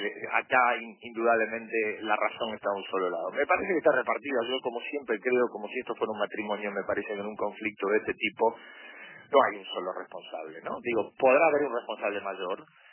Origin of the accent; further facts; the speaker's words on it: Argentina; Pero como somos los argentinos, ¿no?